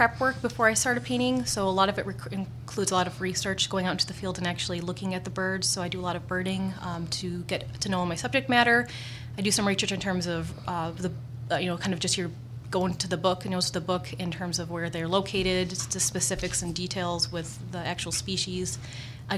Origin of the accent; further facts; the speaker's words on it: Illinois, United States; I grew up in the Chicago, suburbs of Chicago, so I did a lot of work in the Chicago area